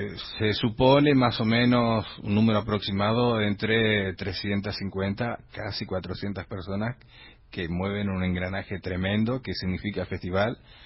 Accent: Villaguay, Entre Ríos, Argentina; born there; Yo nací, te cuento, en Villaguay.

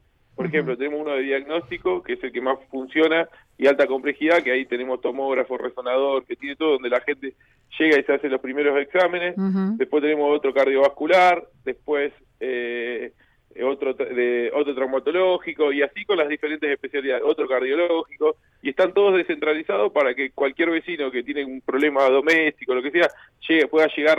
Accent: José C. Paz, Buenos Aires Province, Argentina; aparte nacido y criado acá en José Cepaz.

